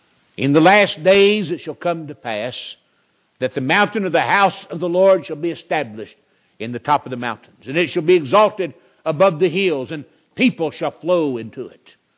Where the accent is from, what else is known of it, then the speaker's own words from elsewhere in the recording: the South, United States; And of course you know I am always happy to let folks know I'm a Southerner.